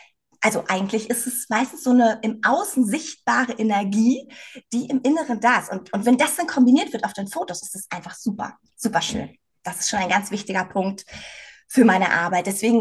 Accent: Northern Germany, Germany; Ich komme ja eigentlich aus Norddeutschland, von der Ostsee. Also ich bin auch wirklich ein Strandgirl, ein Beachgirl, ein nordisches Beachgirl.

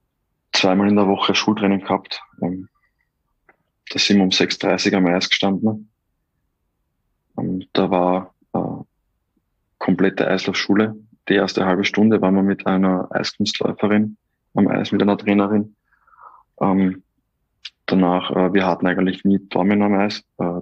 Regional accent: Austria; bei uns in Österreich

